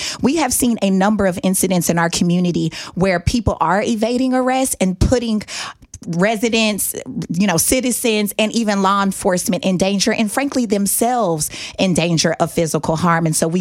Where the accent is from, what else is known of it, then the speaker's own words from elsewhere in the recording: Kansas City, Missouri, United States; Growing up in Kansas City's 3rd District, which historically has been one of the most dangerous and high crime areas in our metropolitan area.